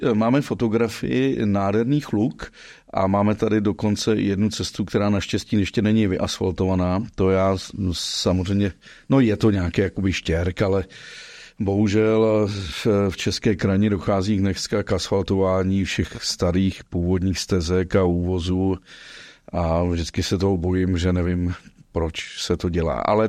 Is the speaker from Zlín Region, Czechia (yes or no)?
no; Sokolov, Karlovy Vary Region, Czechia; jsi stejný rodák ze Sokolova jako já, tedy Karlovarský kraj